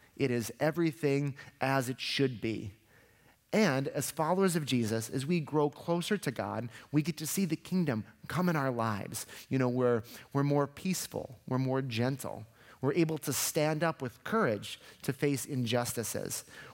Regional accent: Aiken, South Carolina, United States; When I was a kid, you know, I grew up in Aiken, real rural, real small town.

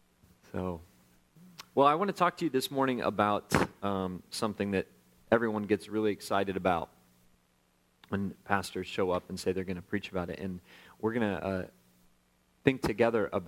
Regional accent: Denver, Colorado, United States; Good morning. So, I'm from Denver.

